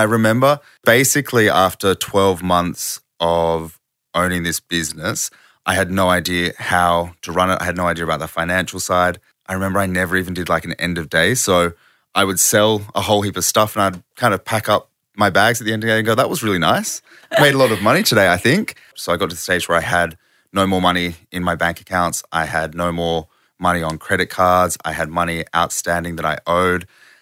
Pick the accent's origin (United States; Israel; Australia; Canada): Australia; And so I'd classify myself as an Australian designer and retailer.